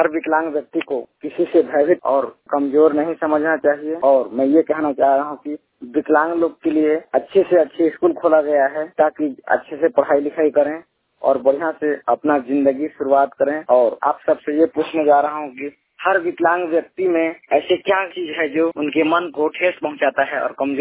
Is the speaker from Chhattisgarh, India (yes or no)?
yes; Gaurbahari, Chhattisgarh, India; मैं ग्राम गौरबहारी जिला रायगढ़ छत्तीसगढ़ का रहने वाला हूं। मैं ब्लाइंड हूं।